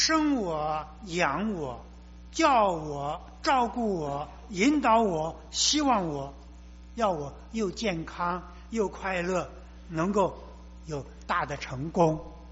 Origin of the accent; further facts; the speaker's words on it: China; 我们中国人因为历史很悠久，有很多的书可以上面提醒我们。